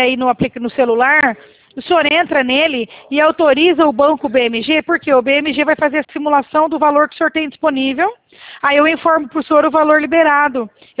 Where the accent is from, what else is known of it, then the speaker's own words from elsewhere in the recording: Presidente Prudente, São Paulo, Brazil; Nós somos aqui do estado de São Paulo, aqui nós somos de Presidente Prudente